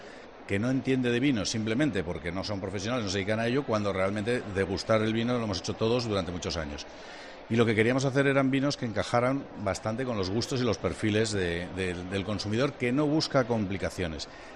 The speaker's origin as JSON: {"language": "Spanish", "town": "Aranda de Duero", "region": "Castile and León", "country": "Spain", "said": "porque yo soy de Aranda de Duero, en Burgos"}